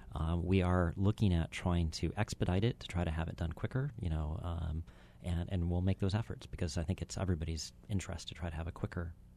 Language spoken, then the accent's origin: English; Hawaii, United States; I mean, I was raised in Hawaii, and, you know, I've been hearing for 30 years now the importance of agriculture